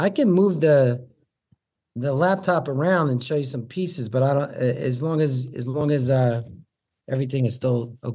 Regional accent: Lansdale, Pennsylvania, United States; back in first, second, third grade, when I grew up in Lansdale

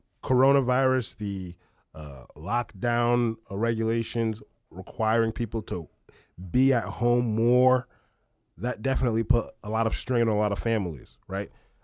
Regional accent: Haiti; also born or lived in United States; I spent time in Haiti, although I was born in the United States

